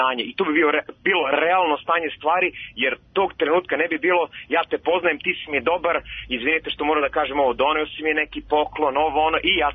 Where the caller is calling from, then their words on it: Belgrade, Serbia; je ovdje iz Beograda.